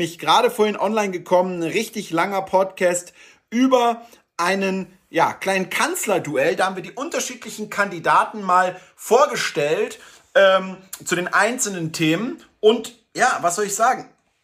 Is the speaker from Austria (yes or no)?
no; Berlin, Germany; Berlin, meiner Heimatstadt.